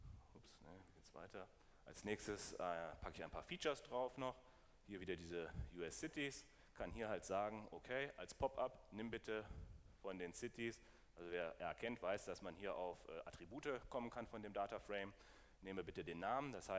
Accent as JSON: {"language": "German", "town": "Kassel", "region": "Hesse", "country": "Germany", "said": "das ist jetzt Kassel, also da, wo ich herkomme."}